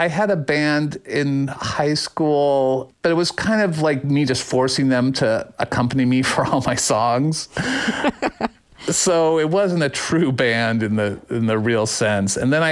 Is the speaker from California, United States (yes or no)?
no; Phoenix, Arizona, United States; I grew up in Phoenix, Arizona, so I didn't see a lot of shows live